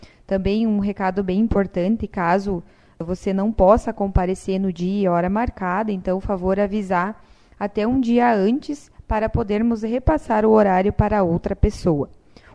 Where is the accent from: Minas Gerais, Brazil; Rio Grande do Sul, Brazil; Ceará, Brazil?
Rio Grande do Sul, Brazil; Herveiras; sou do município de Herveiras